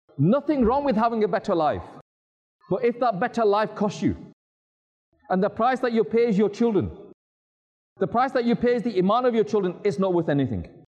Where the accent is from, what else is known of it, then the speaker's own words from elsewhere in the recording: North West England, United Kingdom; In my hometown, in England, near Manchester